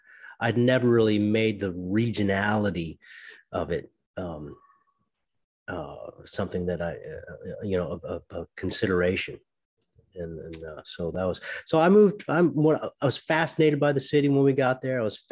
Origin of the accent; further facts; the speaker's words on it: California, United States; Well, we're given the opportunity to pick up an instrument usually in middle school where I grew up in California.